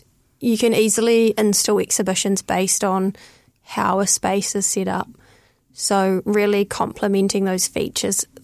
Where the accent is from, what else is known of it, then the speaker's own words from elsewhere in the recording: New Plymouth, Taranaki, New Zealand; back home in Ngamotu, New Plymouth, my hometown